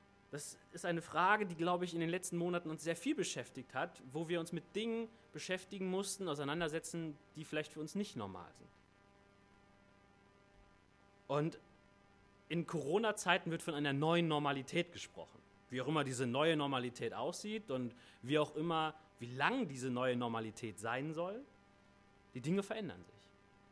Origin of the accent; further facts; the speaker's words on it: Struxfeld, Germany; Ich komme aus Struxfeld, gar nicht weit weg, ne, 2 Dörfer weiter.